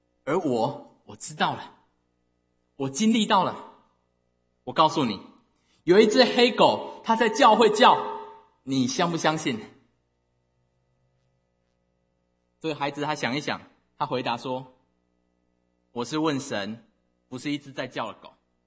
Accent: Taiwan; 我来自台湾，所以我当然的想要以台湾的方式传统来当例子。

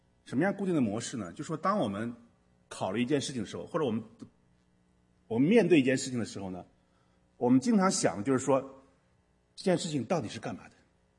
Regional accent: China; 我们中国人有句话叫什么？不劳而获

